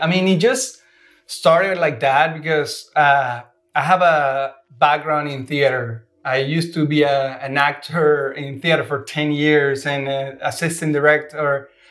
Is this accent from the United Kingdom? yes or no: no; Venezuela; Well, she's from Colombia, and I'm from Venezuela, but we met in Venezuela.